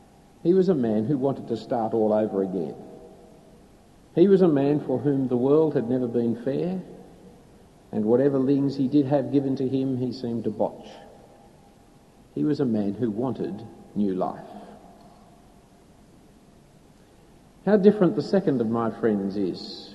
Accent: Australia; We thank you for the freedom we enjoy as Australian citizens

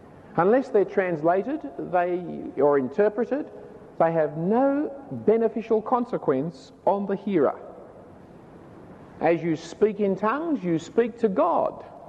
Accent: Australia; accent: Strine; first language Strine; My mother tongue is Strine. Some people confuse it for English. That is my mother tongue. I know no other tongues than

